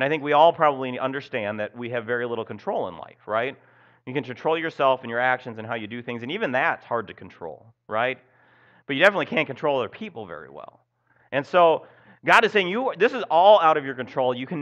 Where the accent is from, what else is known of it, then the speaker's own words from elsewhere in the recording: Minnesota, United States; The problem is we live in the Midwest, and I especially, when growing up in Minnesota, it's even worse up there, trust me